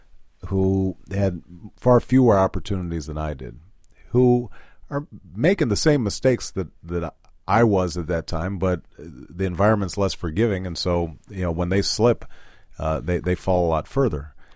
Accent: Jakarta, Indonesia; growing up in Jakarta, which was a fascinating place for a six-year-old boy to grow up

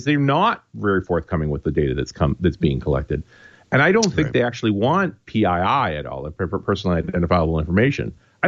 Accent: Canada; That's the most polite way I know to say it, and I'm a Canadian.

